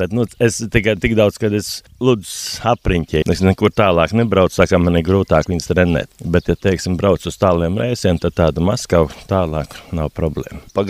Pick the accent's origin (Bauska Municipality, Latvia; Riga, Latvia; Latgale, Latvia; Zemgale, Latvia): Riga, Latvia; Nu, es esmu tomēr esmu rīdzinieks